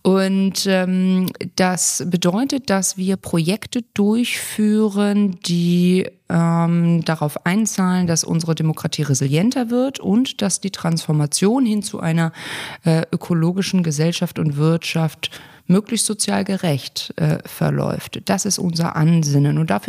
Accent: Hamburg, Germany; Ich bin in Hamburg groß geworden und das hat abgefärbt.

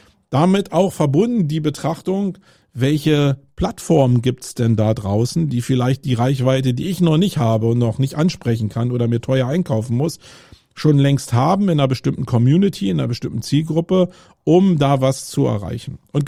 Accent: Germany; first language German; ich bin Deutscher und das ist meine Muttersprache

